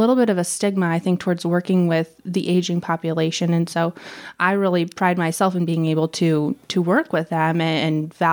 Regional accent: St. Louis, Missouri, United States; So I am obviously from the St. Louis area. I'm a licensed clinical social worker here, and I opened St. Louis Dementia Counseling in October of 2017.

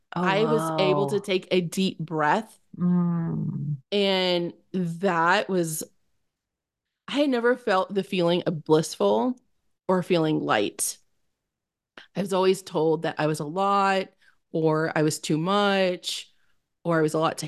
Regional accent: Miami, Florida, United States; now in Nebraska, United States; And that I'm not from here. I'm not from Nebraska. I'm from Miami.

